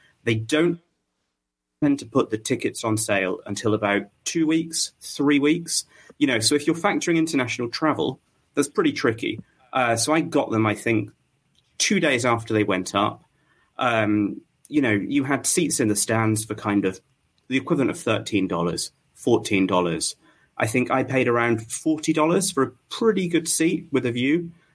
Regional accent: United Kingdom; And as a Brit, I was like, wait, the WWE hasn't been to Leeds.

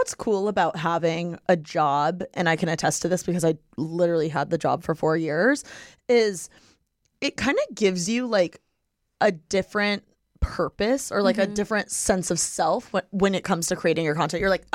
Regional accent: Bloomington, Indiana, United States; I'm from the IU campus. Like, that's my hometown.

